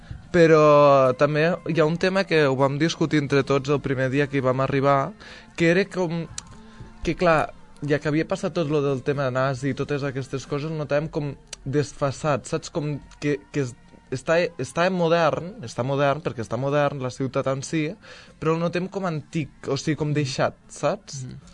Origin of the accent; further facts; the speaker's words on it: Mollerussa, Catalonia, Spain; Jo sóc de Mollerussa